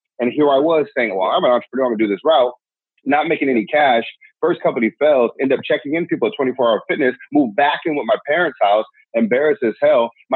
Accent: San Diego, California, United States; Born and raised in San Diego. Both my parents grew up on welfare.

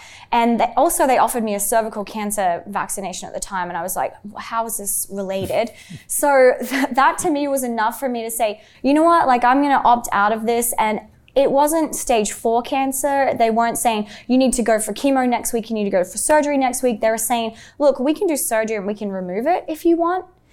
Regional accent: Alice Springs, Northern Territory, Australia; So I grew up in Alice Springs, outback Australia, with a very indigenous rich culture.

